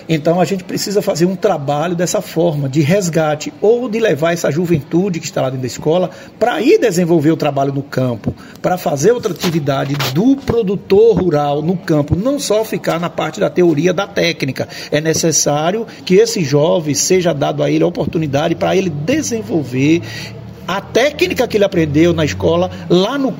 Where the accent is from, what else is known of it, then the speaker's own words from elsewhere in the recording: São Domingos, Bahia, Brazil; Eu saí do campo, eu sou do Sisal, eu sou de São Domingos, fui um resgatado do campo do Sisal, fui estudar, estudei e voltei.